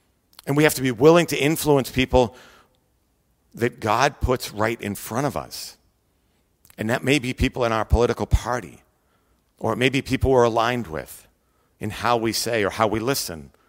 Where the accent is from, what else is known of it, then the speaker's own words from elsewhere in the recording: United States; I'm an American. I'm a Christian. I'm a husband and I'm a father.